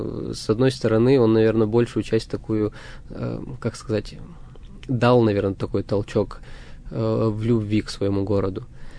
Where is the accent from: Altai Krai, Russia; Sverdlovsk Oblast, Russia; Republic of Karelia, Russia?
Sverdlovsk Oblast, Russia; Verkhoturye; Ну, я родился и вырос в Верхотурье.